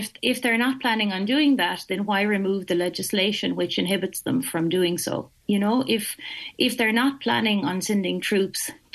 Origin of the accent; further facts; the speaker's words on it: County Clare, Ireland; I mean, I'm from County Clare. I've been down to Shannon Airport.